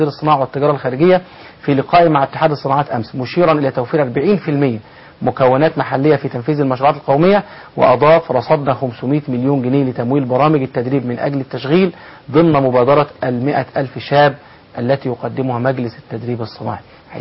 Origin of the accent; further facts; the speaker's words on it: Egypt; إحنا كمصريين